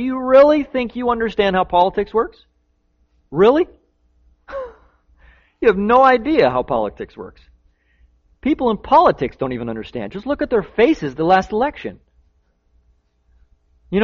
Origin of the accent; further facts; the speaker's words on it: United States; My dad used to, you know, he escaped from socialist Romania. I'm very happy I'm American.